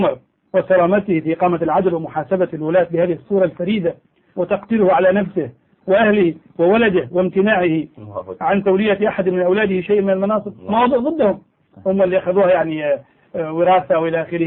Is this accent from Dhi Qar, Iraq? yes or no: yes; Dhi Qar, Iraq; أنا مواطن عراقي أعيش في مدينة الناصرية.